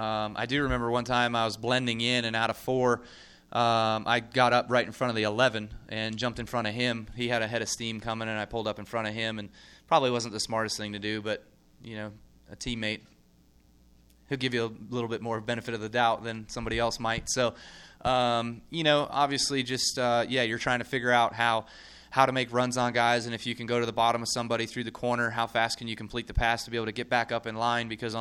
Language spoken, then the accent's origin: English; Las Vegas, Nevada, United States; to do it here in Las Vegas at my hometown track would certainly be huge.